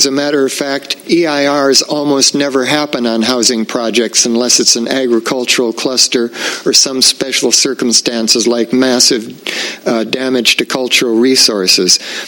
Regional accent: Atascadero, California, United States; Good morning. … from Atascadero

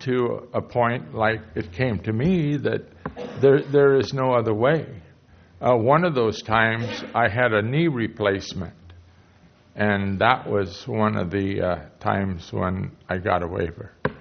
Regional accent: Avila Beach, California, United States; I was not born here. I was born in Avila and raised in Avila.

